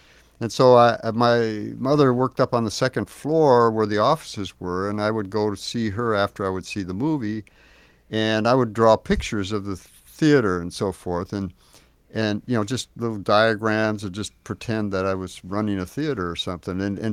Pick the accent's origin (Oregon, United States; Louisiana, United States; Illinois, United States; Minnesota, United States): Minnesota, United States; Minneapolis; And I was raised, you know, at that time, when I was that young, I was in Minnesota, Minneapolis.